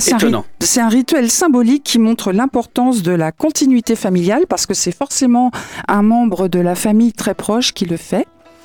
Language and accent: French; France; je dirais comme chez nous en France, hein, l'inhumation coûte très cher.